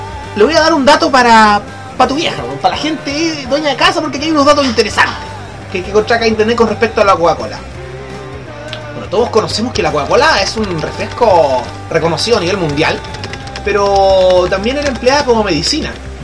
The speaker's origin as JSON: {"language": "Spanish", "country": "Chile", "said": "uno se da cuenta de cómo somos los chilenos"}